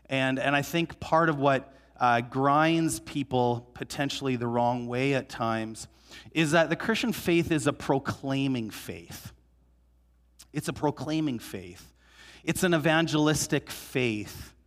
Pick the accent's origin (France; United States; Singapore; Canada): Canada; And so here we are, we're from Canada, we come from a Protestant evangelical church, and we're down in Mexico